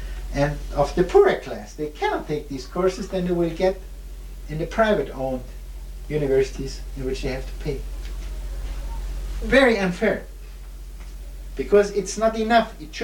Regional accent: Ijuí, Rio Grande do Sul, Brazil; born there; English is a second language; I was born in Ixhuí, a small town interior of Riganzul.

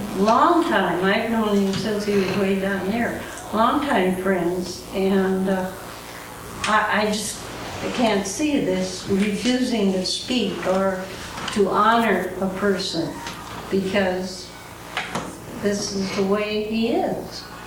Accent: Minneapolis, Minnesota, United States; I'm from Minneapolis too

